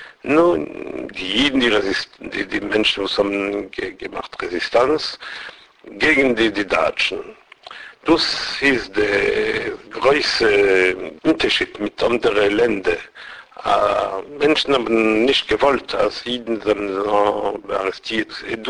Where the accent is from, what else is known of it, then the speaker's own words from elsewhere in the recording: Nancy, Grand Est, France; born there; German is a second language; Ich bin geboren in Nancy, wo sie in Stuttgart in Frankreich. Ich bin 58 Jahre alt. Ich bin geboren noch im Krieg.